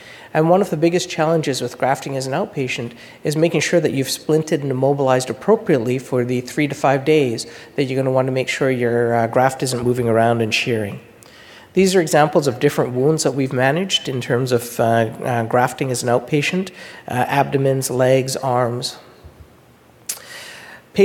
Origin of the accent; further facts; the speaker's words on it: Canada; I'm a Canadian.